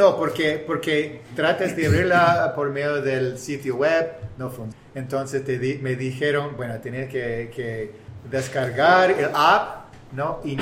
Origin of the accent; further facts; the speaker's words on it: United States; especialmente siendo estadounidense